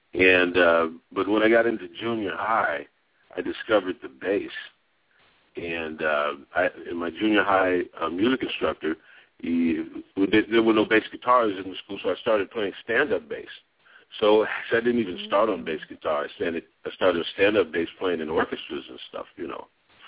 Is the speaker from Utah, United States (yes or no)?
no; Detroit, Michigan, United States; one of the advantages of growing up in Detroit is like a lot of the really, really good musicians that played for Motown were also teachers in high schools and elementary schools and stuff.